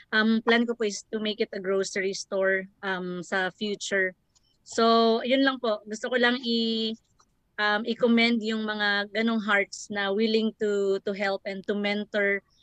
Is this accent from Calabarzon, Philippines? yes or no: yes; Calabarzon, Philippines; And then I'm from Quezon.